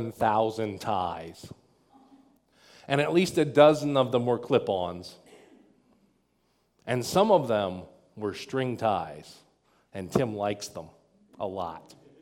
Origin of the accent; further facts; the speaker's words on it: the South, United States; I grew up in the South. I know how to do that.